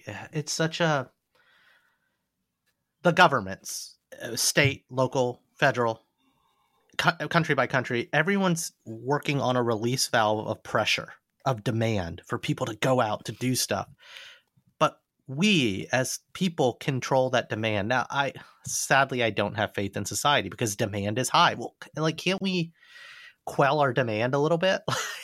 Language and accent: English; United States; That if selfishly, as an American, if I can take one thing away from India, is like, we have to do more here.